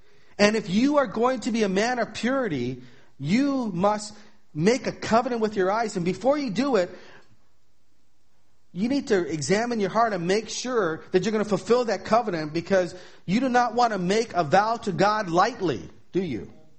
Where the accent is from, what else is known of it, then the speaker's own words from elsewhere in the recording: Hawaii, United States; I mean, I'm from Hawaii, and the beach is even worse.